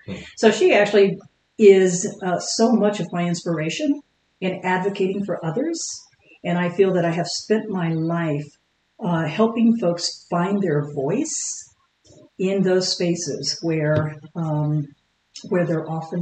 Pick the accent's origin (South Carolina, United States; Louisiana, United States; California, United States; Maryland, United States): Louisiana, United States; also born or lived in Texas; now in Billings, United States; So I was born in Hill Country, Texas, then spent my school years in Louisiana.